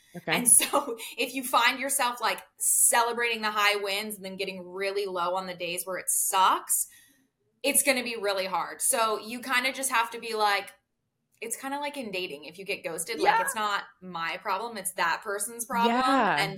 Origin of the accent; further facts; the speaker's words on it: Pittsburgh, Pennsylvania, United States; I was not an athlete, but like I'm from Pittsburgh.